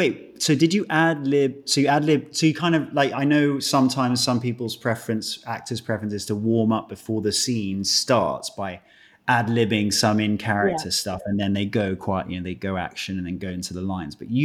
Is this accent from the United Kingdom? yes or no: yes; United Kingdom; accent: British; or can I do the natural British accent? Because it is, most of the time, it's more freeing being in my natural accent.